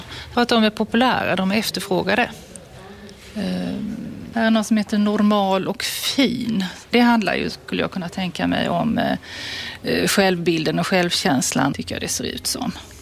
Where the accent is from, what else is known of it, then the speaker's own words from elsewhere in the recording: Blekinge, Sweden; Nej, jag kommer från Blekinge.